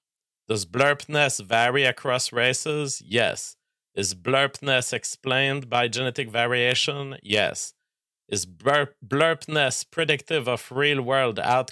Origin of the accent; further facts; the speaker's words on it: Canada; it's still a too southern for me as a Canadian.